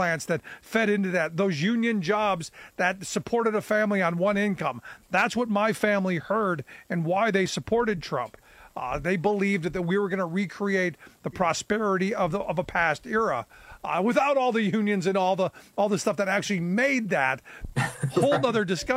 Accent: Cleveland, Ohio, United States; Look, I grew up in Cleveland. I witnessed deindustrialization happen. All of those good union jobs went away.

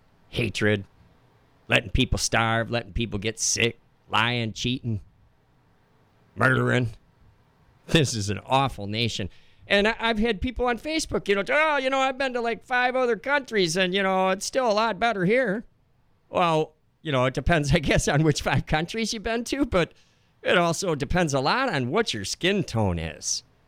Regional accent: Madison, United States; born there; 1961, I was born in Madison.

